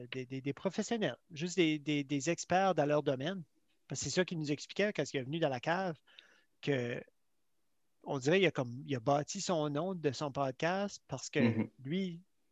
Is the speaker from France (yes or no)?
no; Chatham, New Brunswick, Canada; born there; also born or lived in Germany / Ontario / Quebec / Beresford; Je suis né à Chatham parce que mon père était dans le militaire, à Miramichi. Puis, ben, comme mes parents viennent d'ici, ils viennent de Bathurst.